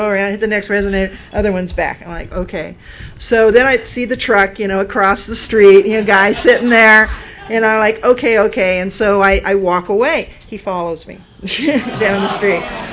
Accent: St. Louis, Missouri, United States; I'm visiting from St. Louis

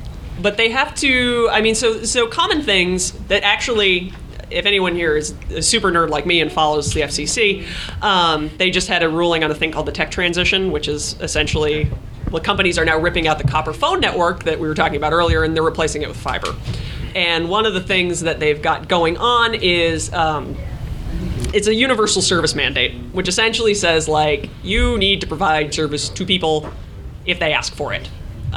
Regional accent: Middletown, New Jersey, United States; what, Middletown, New Jersey. No, we're just not going to give them phone service anymore. It's my hometown.

